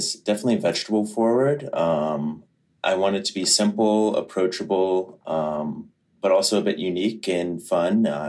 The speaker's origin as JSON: {"language": "English", "region": "Kentucky", "country": "United States", "tie": "born or raised there", "lives_now": "Boston, United States", "said": "But also growing up in Kentucky, the transition to such a diverse food scene in Boston was really eye-opening."}